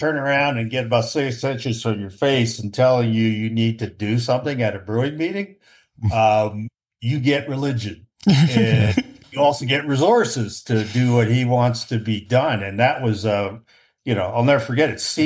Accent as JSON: {"language": "English", "town": "Toronto", "region": "Ontario", "country": "Canada", "tie": "born or raised there", "said": "I grew up in Toronto, right?"}